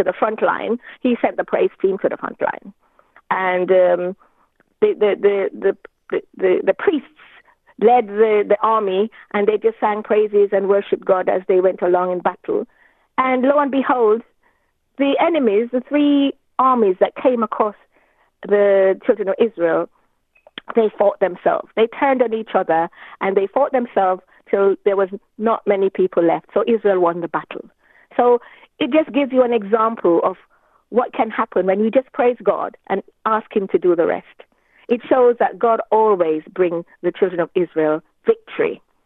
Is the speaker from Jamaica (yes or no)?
yes; Kingston, Kingston Parish, Jamaica; born there; moved away as an adult; Well, I was born in Kingston, Jamaica. That's in the West Indies.